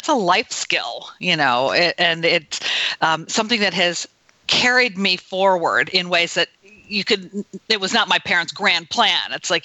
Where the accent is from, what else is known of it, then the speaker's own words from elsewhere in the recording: Binghamton, New York, United States; born there; I was born in Binghamton, New York, and in the Southern Tier.